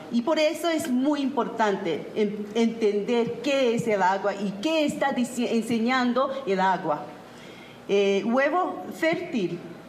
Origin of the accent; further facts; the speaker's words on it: Tokyo, Japan; Spanish is a second language; vine de Tokio, Japón. Mi español no es tan bueno, pero voy a intentar de explicar y hablar en español.